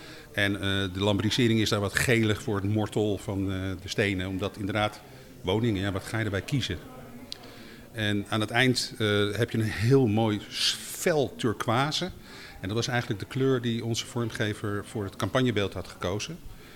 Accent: Amsterdam, North Holland, Netherlands; En als Amsterdammer is dat heel leuk om dat te zien.

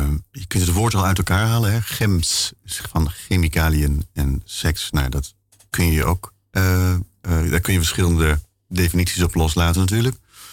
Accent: Berkel-Enschot, North Brabant, Netherlands; also born or lived in Tilburg; Ik ben geboren in 1973 in Tilburg. Ik ben opgegroeid in Berkel Enschot.

